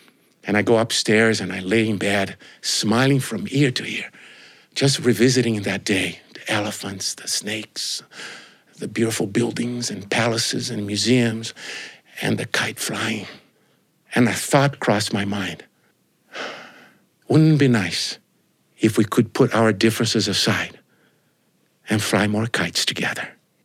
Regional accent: Brazil; English is a second language; I grew up Catholic in Brazil. Did you know Brazil is the largest Catholic country in the world?

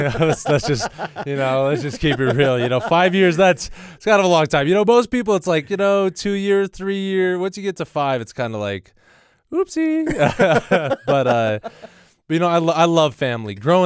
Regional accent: Payson, United States; I loved growing up in Payson and loved being part of a big family.

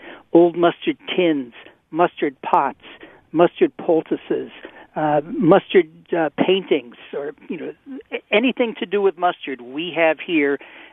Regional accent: New England, United States; You see, I'm originally from New England

